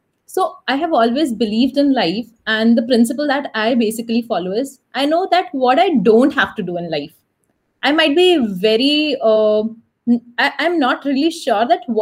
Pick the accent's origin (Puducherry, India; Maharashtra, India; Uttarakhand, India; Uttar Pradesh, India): Uttar Pradesh, India; Kanpur; And my hometown is in Kanpur, and Kanpur has IIT.